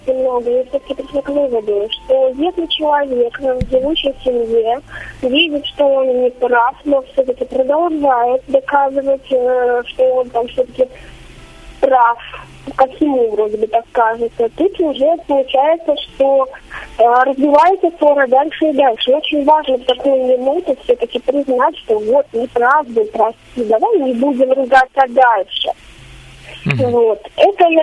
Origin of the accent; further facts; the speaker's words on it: Kaliningrad Oblast, Russia; я из Калининградской области.